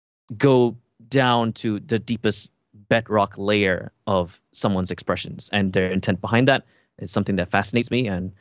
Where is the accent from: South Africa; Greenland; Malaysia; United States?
Malaysia; Borneo; also born or lived in Europe / Australia / Japan; now in Kuala Lumpur, Malaysia; So like I'm Malaysian by birth, indigenous Malaysian. So from Borneo Island, one of the native tribes there. But the family moved over to Europe for a few years, came back and went to Australia, and then went to Japan.